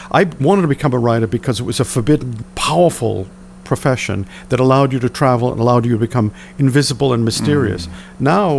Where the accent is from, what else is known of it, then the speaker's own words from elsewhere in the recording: Medford, Massachusetts, United States; But when I was growing up in Boston, in Medford, and coming to Boston a lot, there were a lot of books that were forbidden.